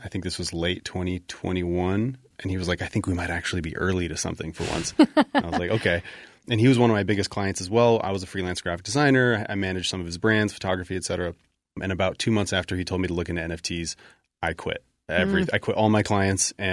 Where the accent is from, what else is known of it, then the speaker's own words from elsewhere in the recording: United States; So I grew up in the United States. Dad's Mexican. Mom's from Canada.